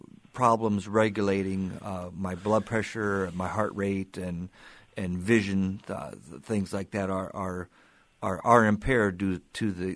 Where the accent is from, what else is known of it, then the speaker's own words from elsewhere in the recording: Fort Dodge, Iowa, United States; Well, I grew up in Fort Dodge